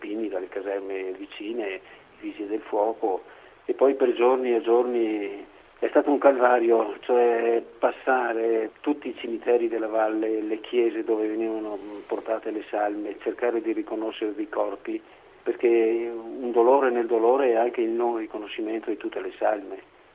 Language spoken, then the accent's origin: Italian; Longarone, Veneto, Italy; Io sono arrivato il mattino successivo verso le 7 nella piana di Longarone e non c'era più il mio paese